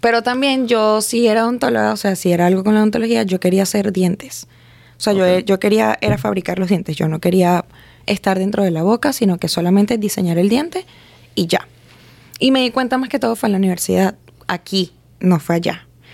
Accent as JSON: {"language": "Spanish", "town": "Los Teques", "region": "Miranda", "country": "Venezuela", "said": "De Venezuela somos de Los Teques, de un pueblito chiquitico."}